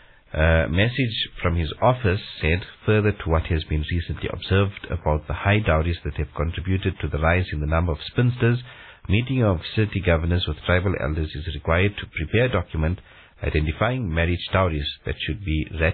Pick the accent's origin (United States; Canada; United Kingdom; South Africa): South Africa; Being a South African, if you have to go to get married in Saudi Arabia